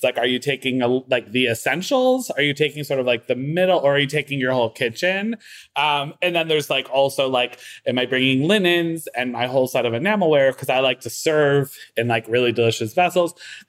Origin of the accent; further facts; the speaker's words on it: Waterbury, Connecticut, United States; Because I'm from Waterbury.